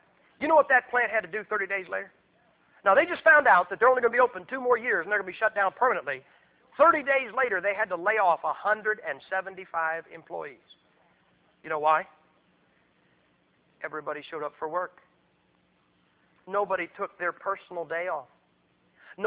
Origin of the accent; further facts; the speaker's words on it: Massillon, Ohio, United States; I was raised in Massillon, Ohio. You guys understand steel here. Man, I was raised three blocks from the steel mills. My dad worked at Republic, worked there 43 years.